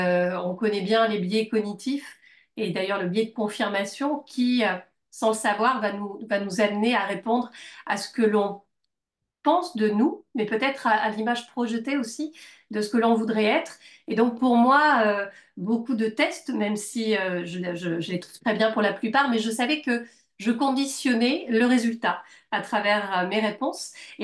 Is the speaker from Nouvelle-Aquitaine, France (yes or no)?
yes; Bordeaux, Nouvelle-Aquitaine, France; Alors, en essayant d'être assez succincte, je suis bordelaise.